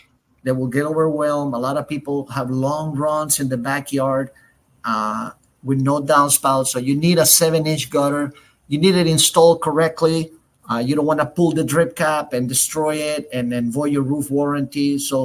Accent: Honduras; English is a second language; now in United States; I'm a Santa Fe kid. You know, I came from Honduras and barely knew English. So I went to community college, you know, to learn English

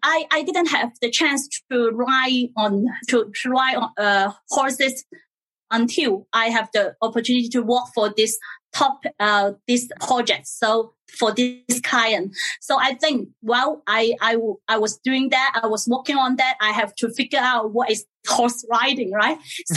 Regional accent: China; I was born and raised in China in the 80s.

